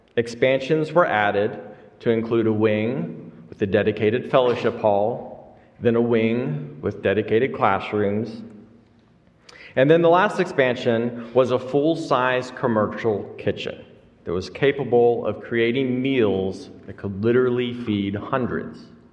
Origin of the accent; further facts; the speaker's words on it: Huntsville, Alabama, United States; accent: southern; moved away as an adult; now in Philadelphia, United States; I am not from around here. While my southern accent is not particularly strong, at least in my opinion, it does manage to show itself every once in a while. I moved to Philadelphia to attend United Lutheran Seminary, but before that, I lived in Huntsville, Alabama